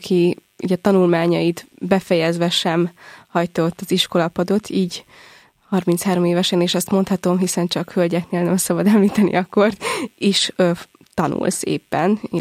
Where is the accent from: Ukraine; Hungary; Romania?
Ukraine; Zakarpattia Oblast; Én Kárpátalján születtem, és ott végeztem a tanulmányaimat is. Egy 1000 fős kisfaluban kezdtem az általános iskolát